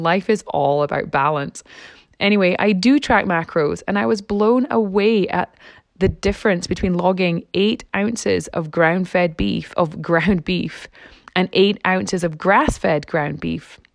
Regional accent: Scotland, United Kingdom; now in Canada; Growing up in Scotland, we just had beef.

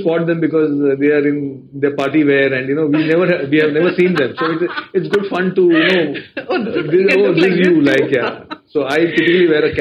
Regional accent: Mangalore, Karnataka, India; The community, we are from Mangalore.

